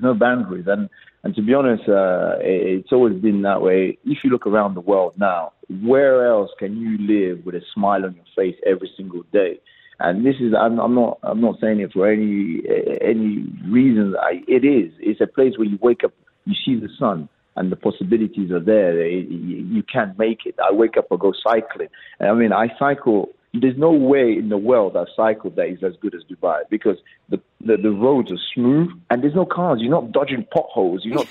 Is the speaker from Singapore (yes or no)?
no; Nigeria; first language Igbo; English is a second language; my native tongue, my first mother tongue is Igbo, yeah, because in Nigeria we have three major tribes, is Hausa, Yoruba, and Igbo.